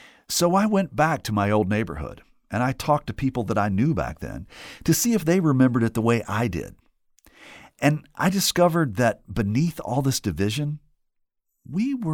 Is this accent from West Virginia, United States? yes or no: yes; West Virginia, United States; I know this is the case in my home state of West Virginia.